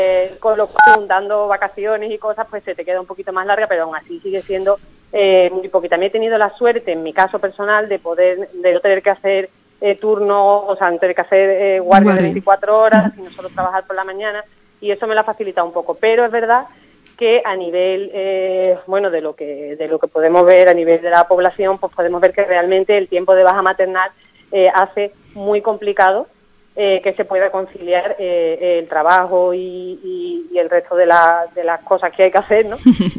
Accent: Seville, Andalusia, Spain; Soy ya, sevillana, sí.

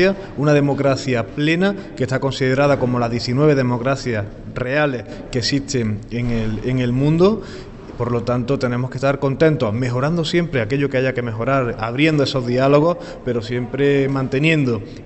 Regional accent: Andalusia, Spain; en el que afortunadamente los andaluces nos sentimos, la mayoría, tan andaluces como españoles.

